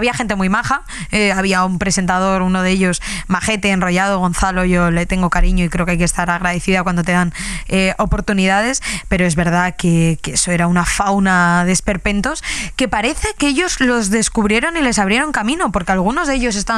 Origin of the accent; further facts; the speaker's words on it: Salamanca, Castile and León, Spain; A mí me encantaría, ¿eh? Yo soy fiel patriota de mi tierra.